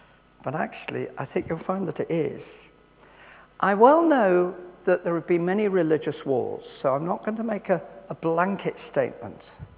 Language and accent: English; England, United Kingdom; I'm English, so I have to be careful because there was a certain game a few days ago.